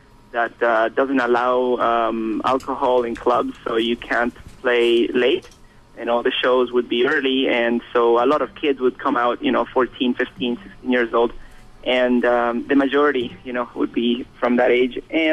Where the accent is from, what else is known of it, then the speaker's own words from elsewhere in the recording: Caracas, Capital District, Venezuela; English is a second language; now in Malaysia; Yeah, we're both from Caracas. We were both born there, and then we moved to Malaysia.